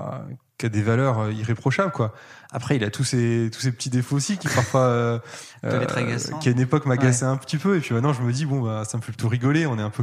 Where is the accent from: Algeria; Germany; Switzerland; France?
France; Grand Est; J'ai grandi en Alsace.